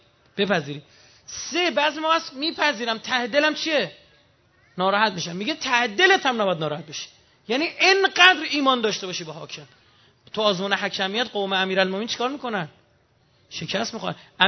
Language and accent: Persian; Iran; ما ایرانیام خیز برداشتیم برای ظهور دیگه